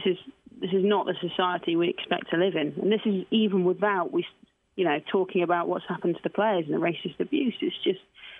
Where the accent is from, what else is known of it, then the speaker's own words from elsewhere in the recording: United Kingdom; I'm half English and half Welsh, and naturally, I really wanted England to win.